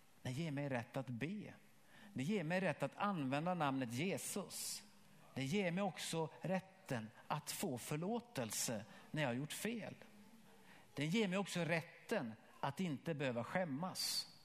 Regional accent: Ovansjö, Gävleborg County, Sweden; born there; Jag är född i Ovansjö. Det är ingen som vet vad det är. Nej. Men jag är också född i Sverige. Och det gör att jag är svensk medborgare. Jag har mitt medborgarskap i Sverige.

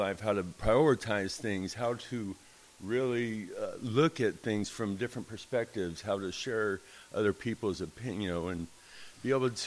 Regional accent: Merced, California, United States; I've been born and raised in Merced my whole life, so I know what to expect when I go to that area.

